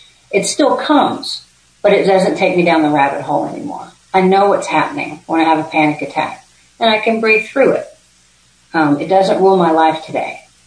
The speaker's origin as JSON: {"language": "English", "town": "Houston", "region": "Texas", "country": "United States", "tie": "born or raised there", "also_born_or_lived": "Austin", "said": "So I was born in Austin, moved to Houston when everybody got remarried, and then moved back to Austin at 17 to go to school at UT."}